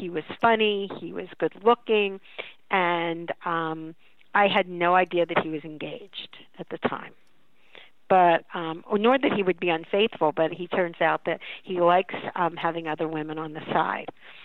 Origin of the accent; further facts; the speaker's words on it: Pittsburgh, Pennsylvania, United States; You know, I was from Pittsburgh, so the New Yorkers, they came flooding into Pittsburgh.